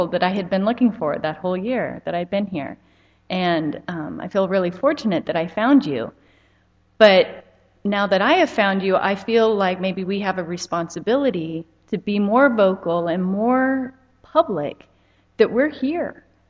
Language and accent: English; Hiawatha, United States; I grew up in Hiawatha, and for 6 years I wrote a progressive op-ed piece for our hometown newspaper